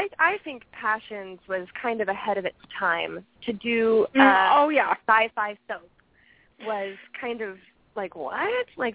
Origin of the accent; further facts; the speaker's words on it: Las Vegas, Nevada, United States; I'm from Vegas originally.